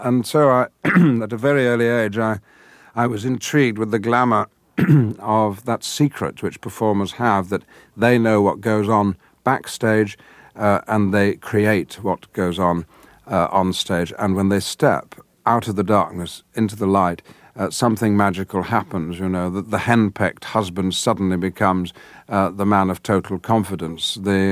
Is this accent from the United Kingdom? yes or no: yes; the north of England, United Kingdom; accent: northern English; identifiable as someone from the north of England, and so I got rid of my northern accent to a great extent and spoke received pronunciation English.